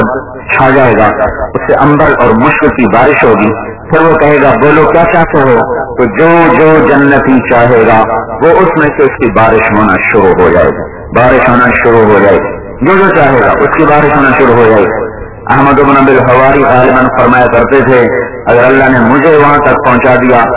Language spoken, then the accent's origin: Urdu; Khanewal, Punjab, Pakistan; خانوال میرا ضلع ہے